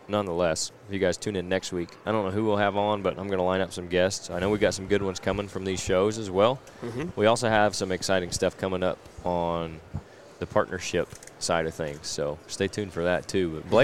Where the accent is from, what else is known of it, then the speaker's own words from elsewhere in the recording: Illinois, United States; So it's like, oh, we're from Illinois.